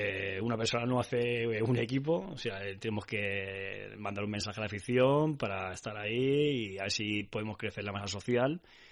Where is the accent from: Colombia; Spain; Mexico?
Spain; Barcelona, Catalonia; soy catalán, nacido en Barcelona